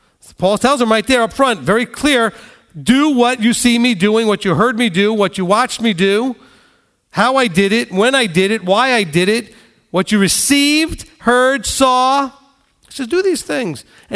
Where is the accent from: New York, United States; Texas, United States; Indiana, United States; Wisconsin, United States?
New York, United States; I can tell you that. I'm a New Yorker.